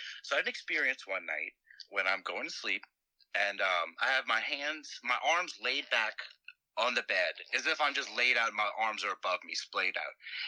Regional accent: New Orleans, Louisiana, United States; This was in New Orleans. I'm from New Orleans originally.

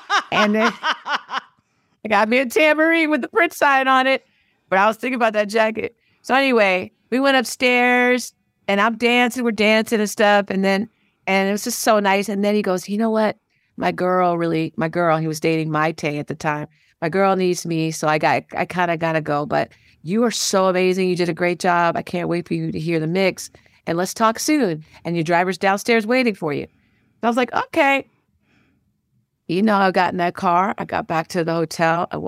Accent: South East England, United Kingdom; I'm from Kent.

